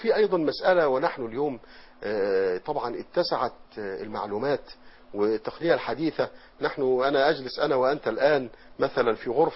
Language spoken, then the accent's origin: Arabic; Egypt; نحن الآن في بلادنا مصر